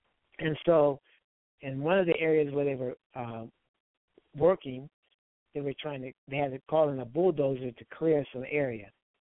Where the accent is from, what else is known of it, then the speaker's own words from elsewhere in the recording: United States; And we're from America. We don't know anything about the customs and traditions and these taboos or whatever.